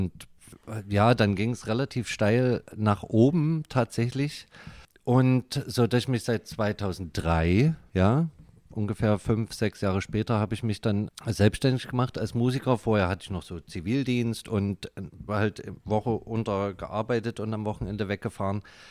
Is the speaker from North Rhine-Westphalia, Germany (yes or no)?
no; Dresden, Saxony, Germany; ich bin aus Dresden.